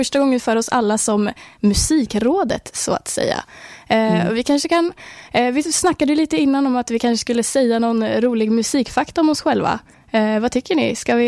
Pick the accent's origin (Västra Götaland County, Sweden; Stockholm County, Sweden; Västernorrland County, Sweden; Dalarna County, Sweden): Västernorrland County, Sweden; Sundsvall; Denna kvinna från Sundsvall faktiskt, som är min hemstad också.